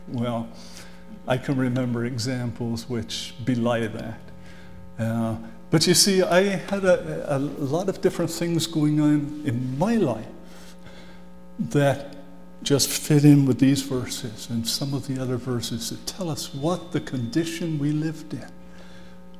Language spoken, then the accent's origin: English; England, United Kingdom; moved away as an adult; I came from England in 1973. And when I came, I was in my mid-20s. And I had accepted the Lord Jesus.